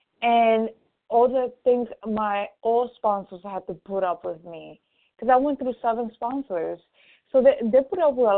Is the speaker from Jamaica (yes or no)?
no; New York City, New York, United States; from New York City.